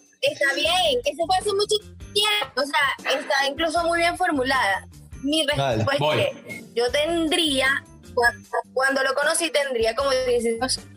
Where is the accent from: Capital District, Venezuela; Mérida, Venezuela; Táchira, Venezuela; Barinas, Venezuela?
Barinas, Venezuela; Era en Barinas, porque yo soy de Barinas.